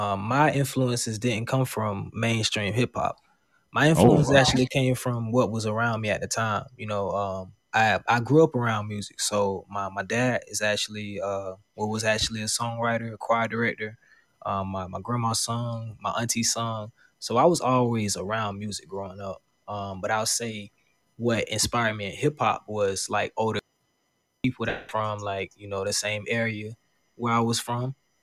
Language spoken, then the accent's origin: English; Marianna, Florida, United States; now in Atlanta, United States; I'm from Mariana, Florida. And Mariana, Florida is like a small town outside of Tallahassee, in the 850 area, North Florida, mm-hmm. The Panhandle. That's where I grew up at. Currently staying in Atlanta.